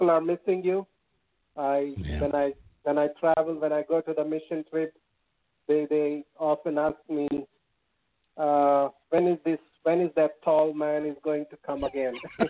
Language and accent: English; India; English is a second language; I'm from India. My English might be not that fluent